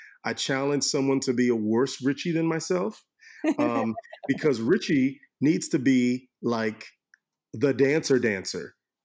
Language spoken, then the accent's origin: English; Orlando, Florida, United States; growing up in Orlando in the late 80s, early 90s